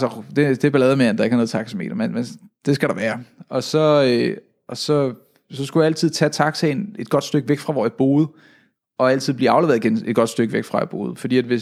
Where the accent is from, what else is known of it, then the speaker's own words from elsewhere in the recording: Capital Region of Denmark, Denmark; Jeg er dansker, vokset op i Nordsjælland. Sådan en rimelig standard dude fra Danmark af.